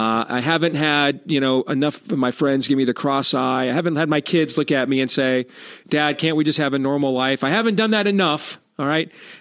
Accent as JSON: {"language": "English", "region": "Michigan", "country": "United States", "tie": "born or raised there", "said": "like in Ann Arbor is attached to Detroit, my home state of Michigan, for example"}